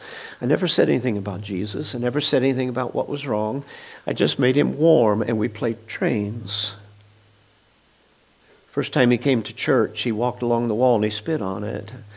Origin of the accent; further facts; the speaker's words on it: Missouri, United States; You know, I grew up in Missouri, and we used to joke about Kansans, that they married their cousins.